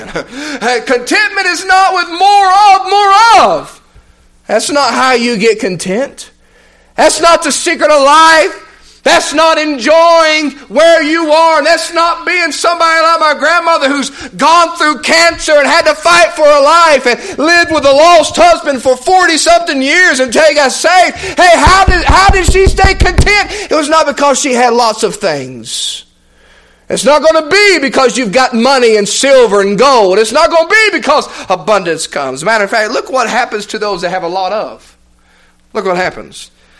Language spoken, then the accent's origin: English; Cleveland, Tennessee, United States; The founders from my hometown in Cleveland, Tennessee, Alan Jones.